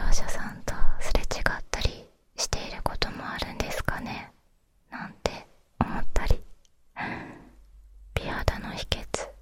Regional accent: Fukuoka, Japan; 出身は福岡県です。

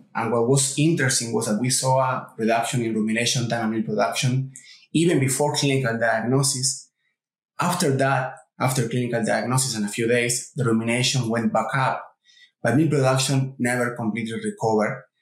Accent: Uruguay; English is a second language; moved away as an adult; I'm originally from Uruguay, where I completed my veterinary degree and my master.

